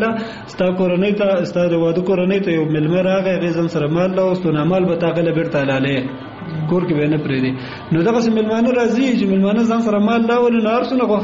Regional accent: Kunar, Afghanistan; زه اصلا د کونړ ولایت اوسیدونکو یم

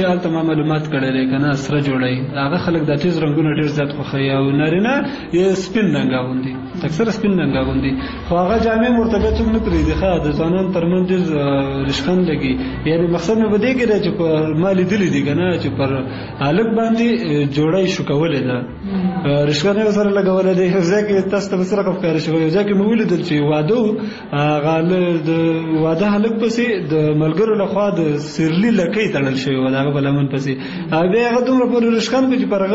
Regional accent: Kunar, Afghanistan; زه اصلا د کونړ ولایت اوسیدونکی یم. ګوره ما په نورستان کې وخت هم تیر کړی

